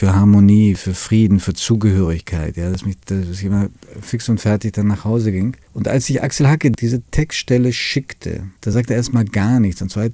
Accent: Italy; also born or lived in Sweden; ich bin in Schweden geboren worden. Ich kam dann als kleiner Junge nach Italien in eine italienische Großfamilie.

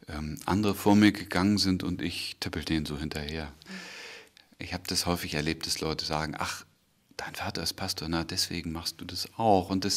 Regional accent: Schleswig, Schleswig-Holstein, Germany; Reinhard von Kirchbach war Pastor und Propst in Schleswig, wo ich groß geworden bin.

